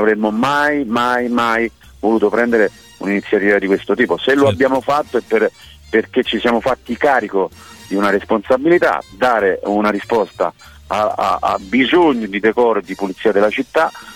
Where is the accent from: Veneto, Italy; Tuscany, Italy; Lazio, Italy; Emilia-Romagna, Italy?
Lazio, Italy; Rome; Lo dico da romano